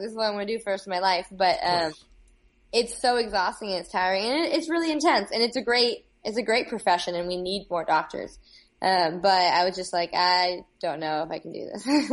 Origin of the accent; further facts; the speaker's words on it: Palo Alto, California, United States; So I'm from the Bay Area. Mm-hmm. I'm from Palo Alto.